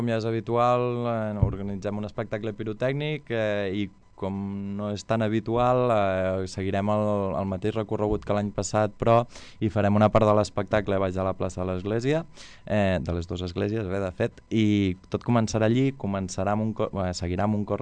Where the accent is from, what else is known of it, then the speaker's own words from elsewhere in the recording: Catalonia, Spain; ja no només com a catalans